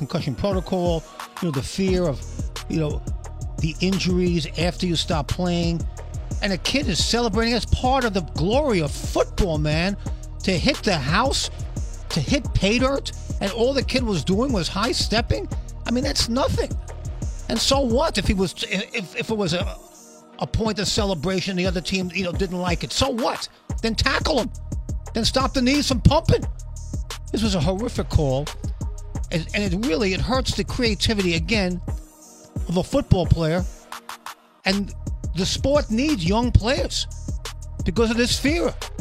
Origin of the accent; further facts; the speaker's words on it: Brooklyn, New York, United States; And, you know, I'm from Brooklyn. I knew growing up that all the crazy talent was on the West Coast.